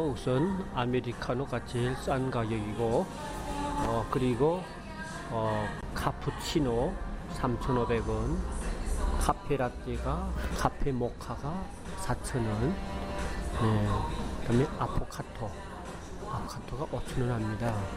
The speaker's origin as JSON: {"language": "Korean", "country": "North Korea", "lives_now": "South Korea", "said": "북한에서 온 지 얼마 안 되고"}